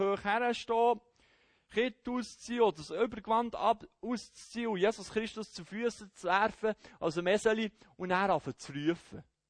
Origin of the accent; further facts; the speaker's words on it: Hemmental, Schaffhausen, Switzerland; Ich komme aus dem Hemmetal, da ist mir der Meinung, du musst mal ein bisschen vorleben.